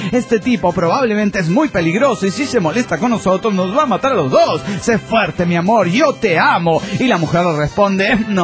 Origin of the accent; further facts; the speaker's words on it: Oaxaca, Mexico; de Oaxaca, México.